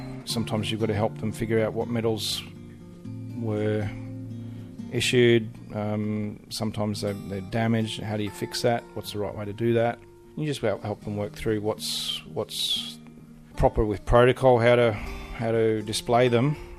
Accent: Australia; We're Australian, we do tha

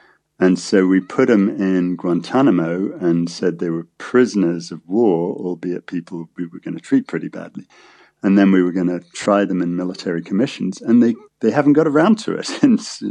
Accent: United Kingdom; also born or lived in United States; While I am British, I'm also American

